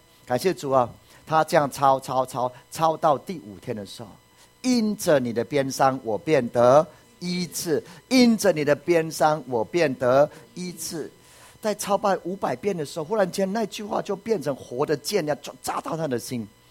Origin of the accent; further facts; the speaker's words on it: Puli, Nantou County, Taiwan; 我就记得我小时候住在埔里的时候，那大概五六岁哈，那我跟我哥都差一岁，我妹妹跟我差一岁。那我们家哈住在埔里的地方